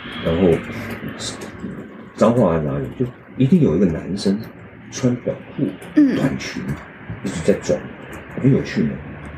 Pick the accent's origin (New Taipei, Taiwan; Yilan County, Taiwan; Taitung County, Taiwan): New Taipei, Taiwan; 我是在乡下长大的，在台北县乡下的。